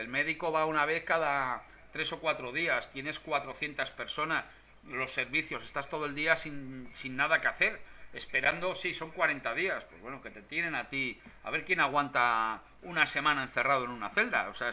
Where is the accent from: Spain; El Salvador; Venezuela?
Spain; Madrid, Community of Madrid; yo soy de aquí de Madrid, yo vivo en Madrid